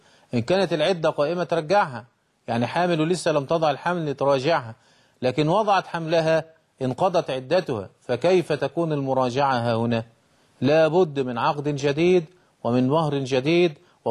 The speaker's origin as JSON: {"language": "Arabic", "country": "Egypt", "said": "يعني عندنا في مصر بنعمل منه المكرونة"}